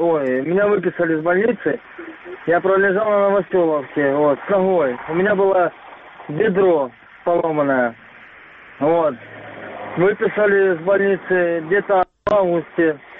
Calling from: Mariupol, Donetsk Oblast, Ukraine; из Мариуполя. Мариуполя, да.

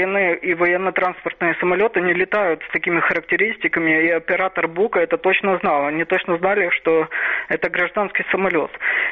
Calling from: Odesa, Odesa Oblast, Ukraine

